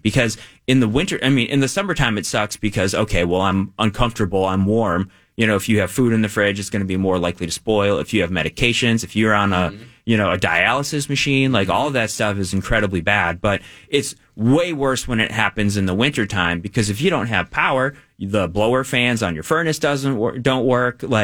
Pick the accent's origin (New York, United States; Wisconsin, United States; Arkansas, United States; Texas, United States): Wisconsin, United States; I'm from Wisconsin. I have no dog in the hockey hunt, right?